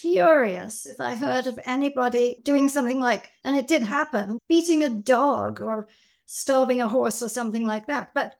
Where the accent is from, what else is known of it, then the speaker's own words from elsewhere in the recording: India; I grew up in India